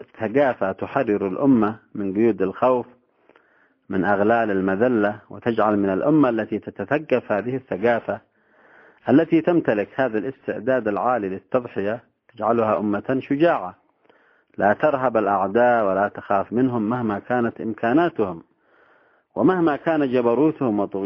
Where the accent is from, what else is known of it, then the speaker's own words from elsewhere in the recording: Yemen; وأثبت هذا نرى ثماره ونرى نتائجه في هذا الزمن، عندنا في اليمن